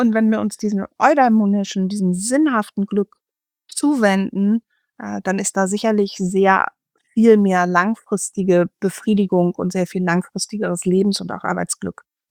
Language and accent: German; Northern Germany, Germany; ich komme jetzt aus Norddeutschland